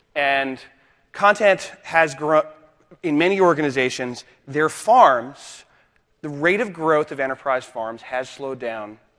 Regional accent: Boston, Massachusetts, United States; As I said, I am from Boston, Massachusetts. How many of you have never been to Boston?

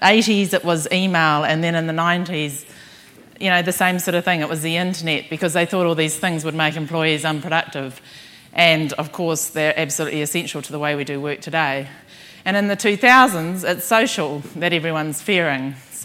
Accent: New Zealand; and I'm from New Zealand.

